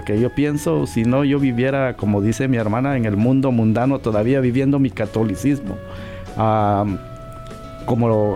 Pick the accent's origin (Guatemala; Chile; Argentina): Guatemala; Yo recuerdo en mi país, en Guatemala, pues la costumbre en la Semana Santa es hacer maleta y agarrar para la playa